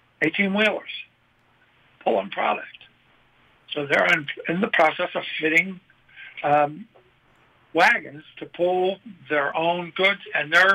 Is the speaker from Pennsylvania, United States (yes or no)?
yes; Pittsburgh, Pennsylvania, United States; And I thought, well, my hometown, Pittsburgh, is a perfect example.